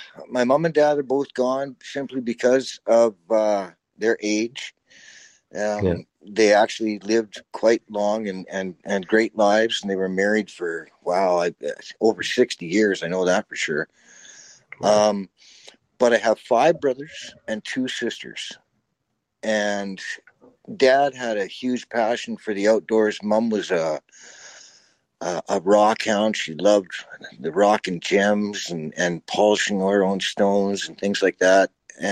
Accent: Red Deer, Alberta, Canada; Absolutely. Yeah. All of us were born and raised in Red Deer.

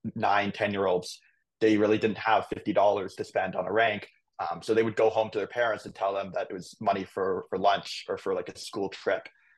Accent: Toronto, Ontario, Canada; So, I grew up in Toronto, Canada. My mom was Israeli and my dad was Canadian.

